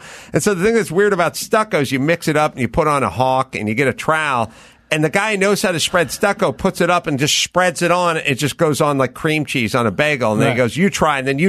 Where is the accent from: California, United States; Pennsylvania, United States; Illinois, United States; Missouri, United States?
California, United States; North Hollywood; I grew up out here in North Hollywood